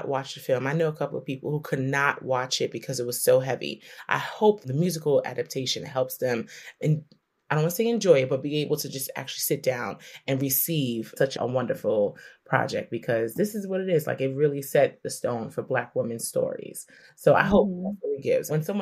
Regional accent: New York, United States; And I'm a New Yorker.

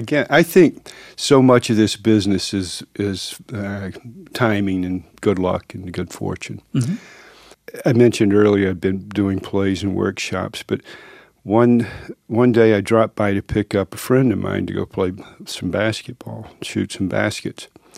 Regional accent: Georgia, United States

